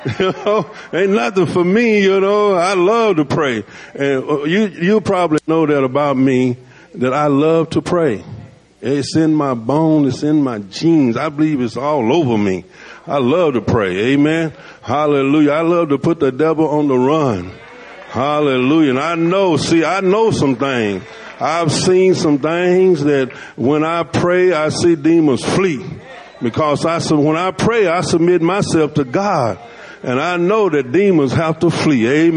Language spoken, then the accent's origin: English; Camden, United States; I was born and raised in Camden. I'm a just old country preacher